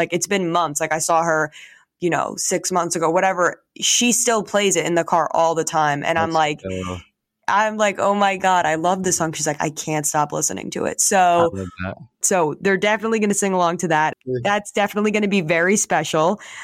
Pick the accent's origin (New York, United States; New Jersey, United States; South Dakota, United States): New Jersey, United States; I've lived in Jersey actually my whole life.